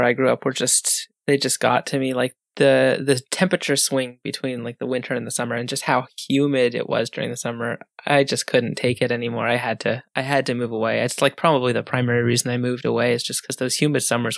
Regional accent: Waterloo, Ontario, Canada; now in United States; I grew up in Waterloo, Ontario. So very similar weather to Chicago, I think. Very cold winters and very humid and hot summers.

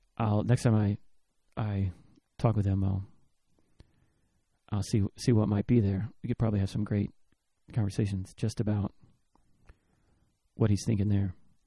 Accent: Arlington, Texas, United States; now in Austin, United States; I grew up in Arlington, Texas, Dallas-Fort Worth, 817 area code. And I live in Austin now, 512.

